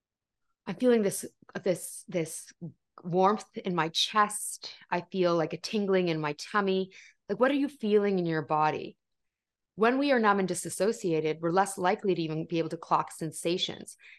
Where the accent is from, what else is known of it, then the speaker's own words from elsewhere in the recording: Canada; I'm Canadian, I live in Canada.